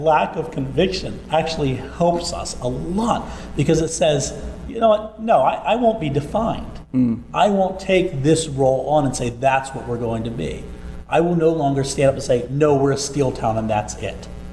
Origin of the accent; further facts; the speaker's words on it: Braddock, Pennsylvania, United States; I'm born and bred in Pittsburgh. Not where I was buttered, but I was born and bred right here. I grew up in Braddock.